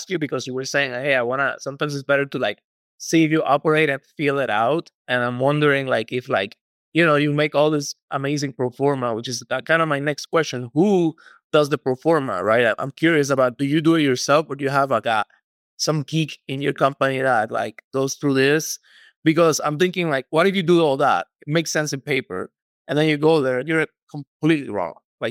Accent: Canada; now in Puerto Rico; Canada, but I'm in Puerto Rico.

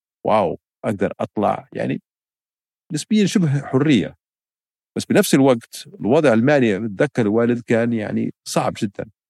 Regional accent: Tripoli, Tripoli District, Libya; born there; also born or lived in Paris; مواليد طرابلس أول أول ثلاث سنوات كنت في باريس لأنه كان والد سفير ليبيا في باريس بعدين رجعت ليبيا بس كل ذكرياتي الطفولة كانت في ليبيا في طرابلس

